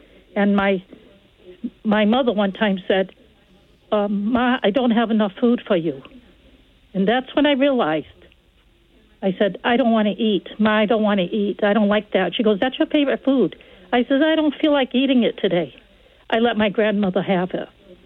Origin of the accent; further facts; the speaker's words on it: United States; As an American, if I have breakfast or lunch, I would be starving by 3 o'clock in the afternoon.